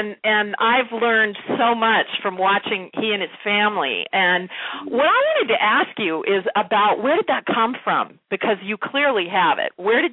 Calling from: Anacortes, Washington, United States; Yeah, I'm on this in the San Juan Islands in Anacortes.

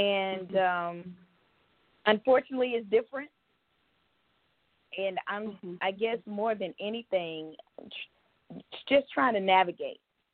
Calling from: Tucker, Georgia, United States; I'm calling from Tucker, Georgia.

